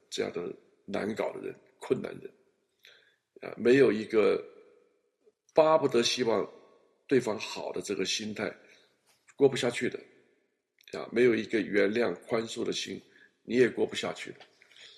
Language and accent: Chinese; China; 我从小在中国大陆成长，又经过文化大革命